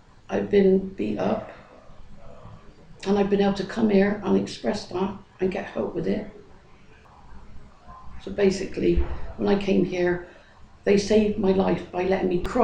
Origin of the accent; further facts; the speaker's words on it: Bristol, South West England, United Kingdom; I'm from Bristol, and I lived in a place called Jamaica Street Hostel.